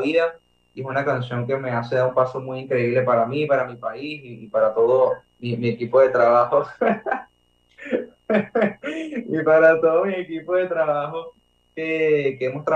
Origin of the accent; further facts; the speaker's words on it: Venezuela; now in Spain; Soy de Venezuela.